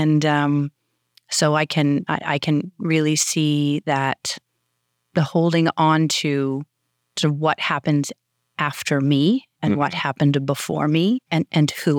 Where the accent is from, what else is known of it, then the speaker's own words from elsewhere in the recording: Gaspereau, Nova Scotia, Canada; born there; now in Halifax, Canada; I was born in the Annapolis Valley, Nova Scotia, in a small community called Gaspereau. I was born at the Wolfville Hospital, which doesn't exist anymore. I currently live in Halifax.